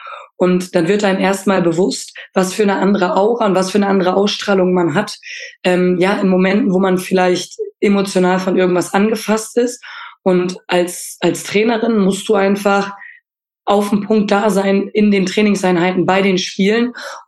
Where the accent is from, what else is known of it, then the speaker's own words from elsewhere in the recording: Lower Saxony, Germany; Ich komme ja aus Ostfriesland und da in der Nähe zu sein, ist schon, oder da weht nochmal eine steife Brise